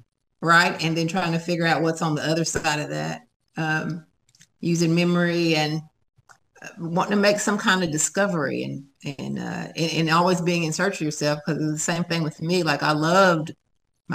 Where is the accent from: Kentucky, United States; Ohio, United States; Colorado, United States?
Kentucky, United States; And then I was on a farm with no running water, with an outhouse in Casey County, 11 miles, but worlds apart.